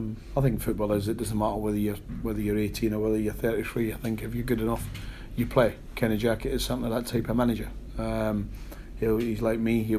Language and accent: English; Scotland, United Kingdom; You know, I am Scottish, I'm very passionate about where I come from and what I represent